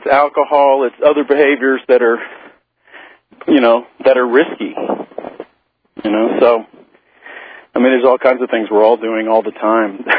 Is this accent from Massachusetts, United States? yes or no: no; Texas, United States; It's painful to watch as a Texan, especially.